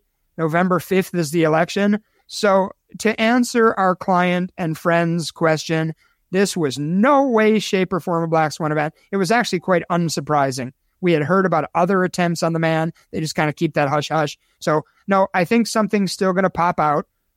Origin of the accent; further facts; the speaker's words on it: Chicago, Illinois, United States; There was over 100 shootings on 4th of July weekend in Chicago, my hometown.